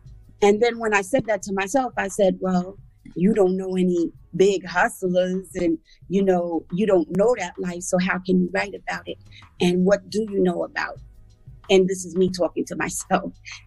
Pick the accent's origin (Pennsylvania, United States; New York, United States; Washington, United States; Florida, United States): New York, United States; The Bronx; And for the first part of my life, I grew up in the Bronx. First, I was on Crows Avenue in a house, and my parents divorced, and I was in the projects in Throgs Neck.